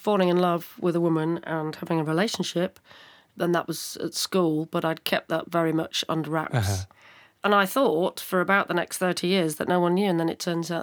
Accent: Guildford, South East England, United Kingdom; born there; accent: Southern; also born or lived in London / Liverpool; I was actually born in Guildford, south of London. So spent a lot of time in London in my youth. But then moved to Liverpool in 1990 for university.

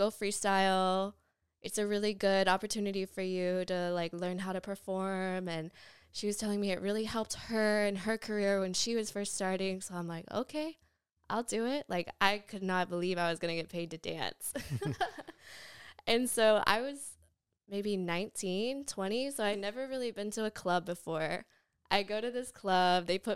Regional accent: Lake Jackson, Texas, United States; Yeah, I grew up in Lake Jackson, went to public school.

